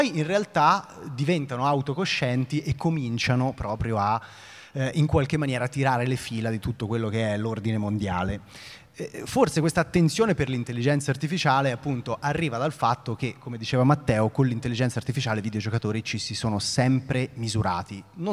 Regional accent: Tuscany, Italy; ma io sono toscano, c'è anche un po' di spirantizzazione

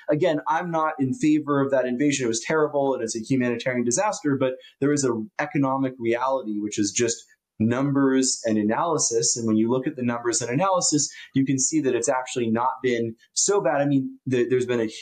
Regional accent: United States; And again, I'm an American patriot.

